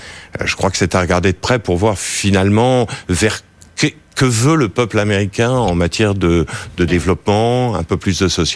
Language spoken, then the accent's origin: French; France; D'abord on a trouvé en tant que Français et franco-américain pour beaucoup que c'était l'année où il fallait célébrer